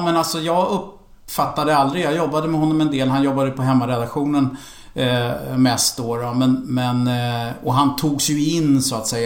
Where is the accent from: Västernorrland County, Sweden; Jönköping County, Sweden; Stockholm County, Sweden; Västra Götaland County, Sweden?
Stockholm County, Sweden; Stockholm; för jag är stockholmare så att jag pratar så här.